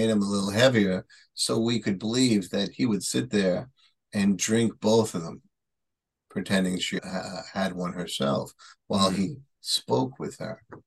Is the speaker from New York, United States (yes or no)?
yes; Bronx, New York, United States; accent: Bronx; Because the transcription really couldn't understand my Bronx accent.